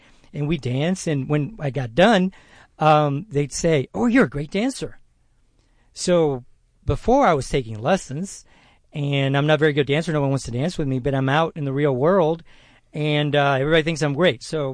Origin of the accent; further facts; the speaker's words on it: Houston, Texas, United States; and of course, growing up in Third Ward, Houston.